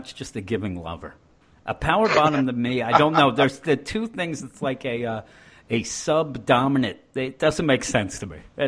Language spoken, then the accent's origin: English; Quakertown, Pennsylvania, United States; I came from Quakertown, never really even heard of genital warts